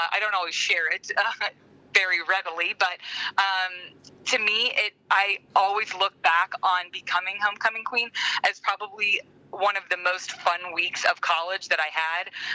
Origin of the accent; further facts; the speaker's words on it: Slippery Rock, Pennsylvania, United States; Okay, I am originally from Slippery Rock, Pennsylvania. That's my hometown.